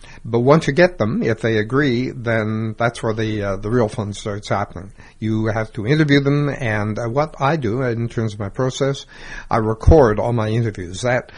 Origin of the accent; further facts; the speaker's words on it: Toronto, Ontario, Canada; born there; So I kind of grew up here and spent all my summers here. I was born in Toronto and educated there